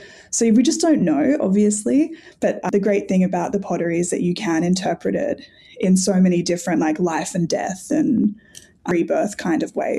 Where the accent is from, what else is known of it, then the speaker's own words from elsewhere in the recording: Australia; accent: Australian; My Australian accent is just not good with the, never been good with the Greek in general, ancient or modern.